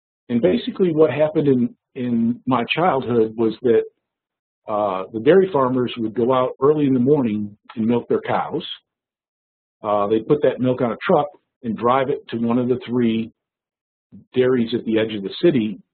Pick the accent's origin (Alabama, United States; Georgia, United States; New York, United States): New York, United States; Geneva; I grew up in Geneva, New York.